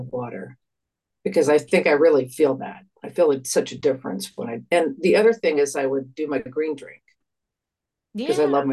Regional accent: Arizona, United States; And I grew up in Arizona, so I think the next day would be write a plan

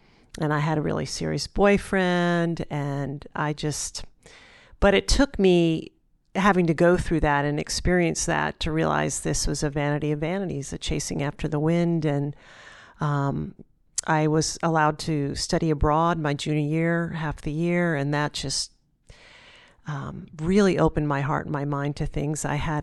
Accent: Connecticut, United States; I was from Connecticut. I grew up in Connecticut, the Northeast, where is pretty spiritually dead.

